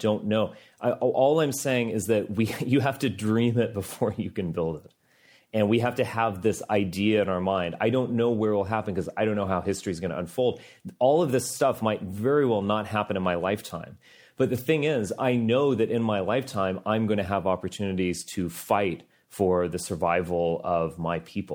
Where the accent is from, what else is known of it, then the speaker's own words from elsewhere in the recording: Texas, United States; also born or lived in Massachusetts, United States; I'm a European person. I'm part of this great story of Europe and our history. I was born in Massachusetts. I grew up in Texas.